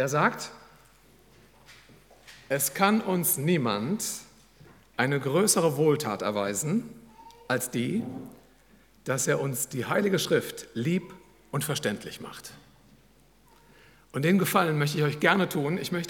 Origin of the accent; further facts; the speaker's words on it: Rhineland-Palatinate, Germany; denn ich bin ein halber Saarländer. Ich komme aus dem Hunsrück